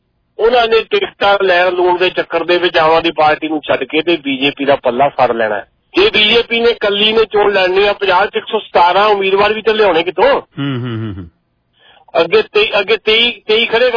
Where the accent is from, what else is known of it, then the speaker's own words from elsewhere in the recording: Punjab, India; ਆਪਣੇ ਹਲਕੇ ਚ ਸਾਡਾ ਬੰਗਾ ਹਲਕਾ ਪੈਂਦਾ ਸੀ, ਅੱਜ ਕੱਲ ਸਾਡੇ ਪਿੰਡ ਨੂੰ ਫਲੋਰ ਨਾਲ ਜੋੜਤਾ।